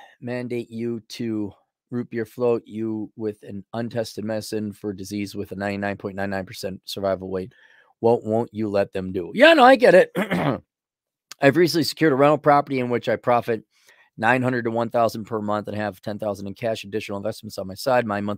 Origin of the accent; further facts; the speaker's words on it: Canada; And as a Canadian, I believe I've been able to travel freely to and from the U.S. as an essential worker.